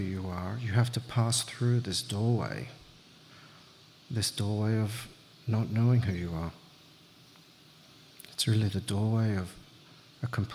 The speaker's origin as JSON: {"language": "English", "town": "Sydney", "region": "New South Wales", "country": "Australia", "tie": "born or raised there", "said": "I grew up in the Sydney eastern suburbs. Kind of private school."}